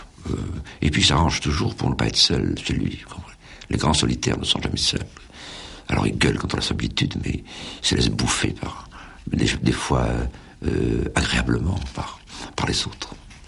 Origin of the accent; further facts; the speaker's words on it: Monaco; à Monaco, parce que je suis monégasque